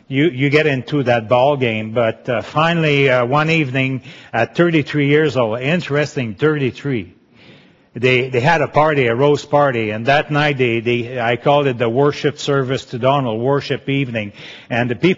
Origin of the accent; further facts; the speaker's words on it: Quebec, Canada; English is a second language; we learned English there, but I kept my accent. You know, Quebecois love their culture. We hear that, but I don't serve culture. I love culture, but I don't serve my culture.